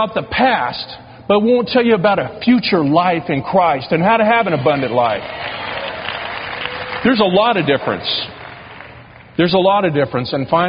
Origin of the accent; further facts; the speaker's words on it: Tulsa, Oklahoma, United States; I can remember as a little kid, I grew up in Tulsa, and I remember as a little kid going to a church called Sheridan Assembly of God